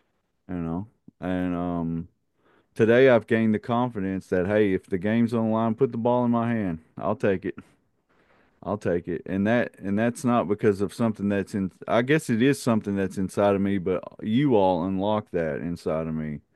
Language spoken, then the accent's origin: English; the South, United States; Chase and I, even though we're from the South, we really can't talk much about the trucks.